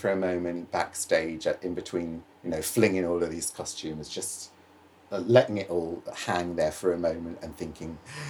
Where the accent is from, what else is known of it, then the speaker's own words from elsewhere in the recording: Canterbury, South East England, United Kingdom; now in London, United Kingdom; I grew up just outside Canterbury. And yes, I came to London